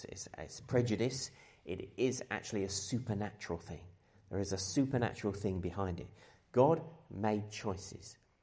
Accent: Dartford, South East England, United Kingdom; We're from the Dartford area.

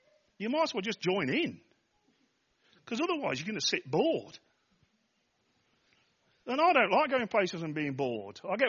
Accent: Nottingham, East Midlands, United Kingdom; And that's why I talk proper, by the way, because I'm from Nottingham.

